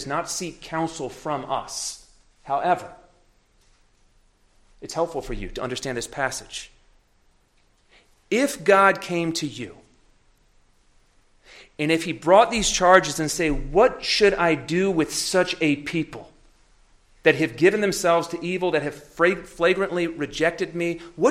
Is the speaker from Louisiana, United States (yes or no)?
yes; Louisiana, United States; I grew up in Louisiana. Mississippi River goes through Louisiana. Basically, we are the sewage system of the whole of the United States. Everything drains through my state.